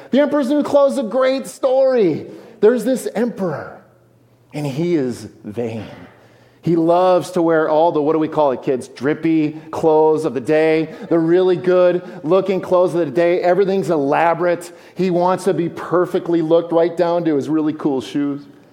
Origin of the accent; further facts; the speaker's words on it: Forest Lake, Minnesota, United States; I grew up in Minnesota. I grew up in Forest Lake my whole life, right?